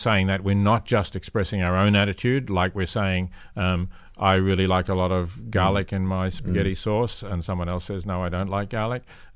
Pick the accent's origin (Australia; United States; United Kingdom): Australia; I come from Australia, you know, there's seasonal droughts. Out there in the arid centre of Australia, there are droughts